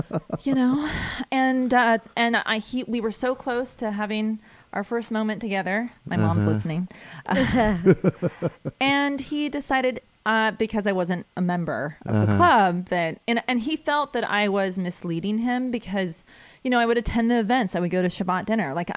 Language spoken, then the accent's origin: English; Los Angeles, California, United States; So I grew up here in Los Angeles.